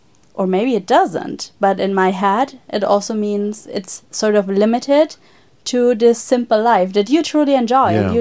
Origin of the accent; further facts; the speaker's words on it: Germany; English is a second language; especially, like, I'm from Germany, maybe it's a German thing